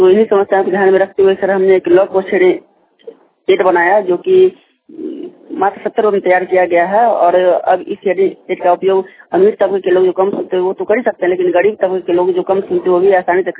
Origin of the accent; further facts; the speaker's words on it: Madhubani, Bihar, India; मेरा घर मधुबनी शहर में सर, जैन कॉलेज के सामने